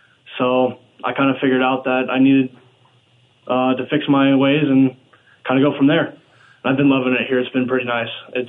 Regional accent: Colstrip, Montana, United States; I'm from Colstrip, Montana, sir.

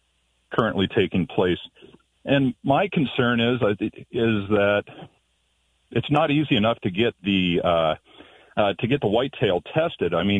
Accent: Sheridan, Montana, United States; now in Billings, United States; I'm actually, I live in Billings. I'm from the Sheridan, Montana area.

